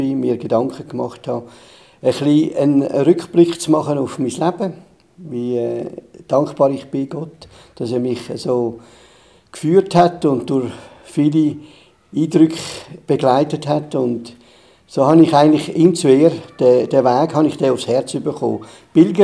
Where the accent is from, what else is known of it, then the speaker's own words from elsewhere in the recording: Zürich, Zurich, Switzerland; Ich bin in Zürich aufgewachsen